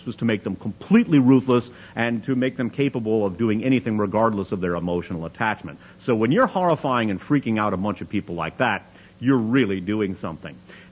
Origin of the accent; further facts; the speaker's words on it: New York, United States; I grew up in the New York area, and after my father made enough money to move out to the swinging suburbs